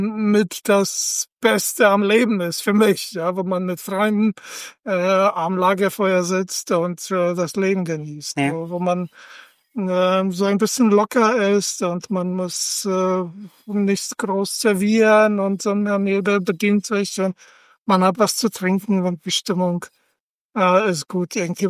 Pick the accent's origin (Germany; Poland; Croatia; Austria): Poland; ich bin in Polen aufgewachsen